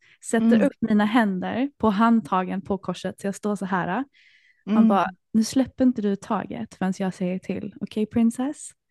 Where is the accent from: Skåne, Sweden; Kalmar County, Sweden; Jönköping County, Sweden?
Skåne, Sweden; Malmö; Jag är också från Malmö!